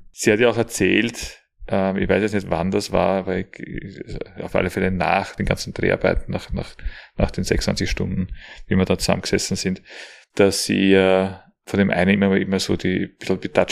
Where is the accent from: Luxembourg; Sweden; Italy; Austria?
Austria; Aber das kennt man nur bei uns in Österreich, gell?